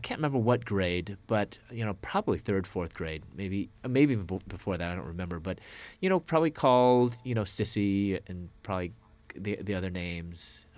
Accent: United States; born there; First generation born here in the U.S.

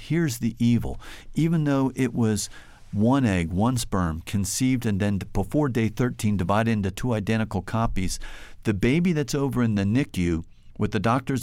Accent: New Jersey, United States; That mom could travel to my home state of New Jersey

